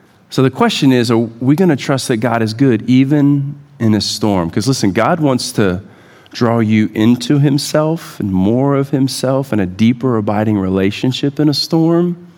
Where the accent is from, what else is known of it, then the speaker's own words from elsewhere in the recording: Gulf Coast, United States; I grew up on the Gulf Coast. And so we not only experienced hurricanes, but we would be out boating or fishing